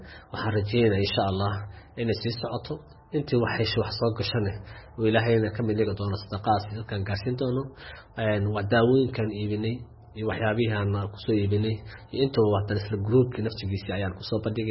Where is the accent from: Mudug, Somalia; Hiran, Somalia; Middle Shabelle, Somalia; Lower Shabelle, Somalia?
Hiran, Somalia; Beledweyne; born there; also born or lived in Hargeisa; waxaan ku dhashay Beledweyne